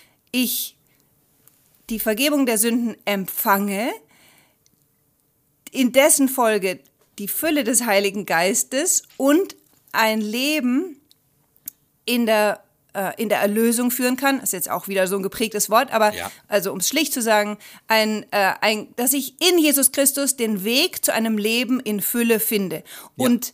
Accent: Rhineland, Germany; Also ich komme aus dem Rheinland, habe aber in Heidelberg, Dresden und München Jura studiert.

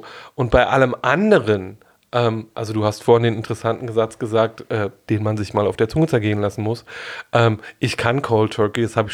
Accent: East Germany, Germany; Ich bin in der DDR groß geworden

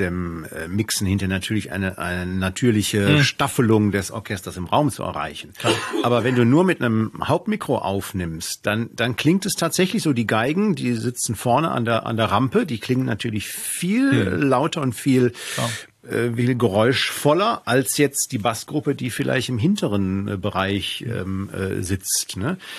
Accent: Solingen, North Rhine-Westphalia, Germany; ich komme aus Solingen

